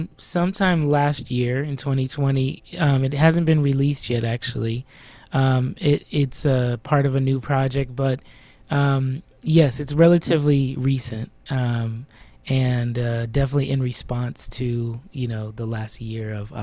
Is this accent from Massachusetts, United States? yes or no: no; California, United States; now in New York City, United States; Originally I'm from the Bay Area, in which gentrification, as you mentioned, is rampant. I now live in New York City